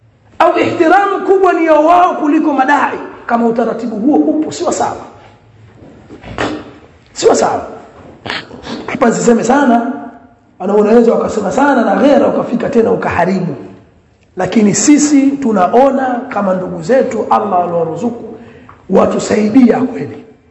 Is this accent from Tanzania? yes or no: yes; Pangani, Tanga Region, Tanzania; Au tutoe mifano kule kwetu Pangani, mahizbi wenzio.